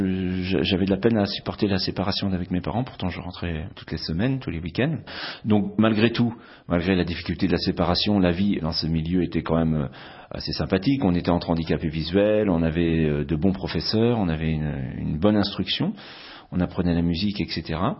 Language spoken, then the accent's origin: French; Pays de la Loire, France; born there; J'avais la vie à la maison, dans mon village. Je suis né en Vendée.